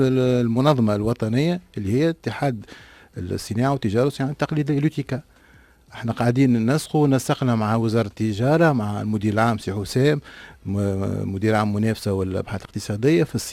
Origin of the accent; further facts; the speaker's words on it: Tunisia; سمع أنا تونسي وعائلتي توانسة